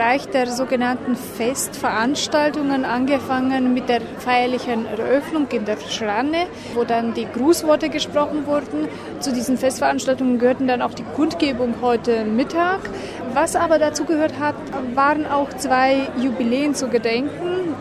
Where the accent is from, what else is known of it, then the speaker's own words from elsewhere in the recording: Timișoara, Timiș County, Romania; ich komme aus Temeswar, Banater Schwäbin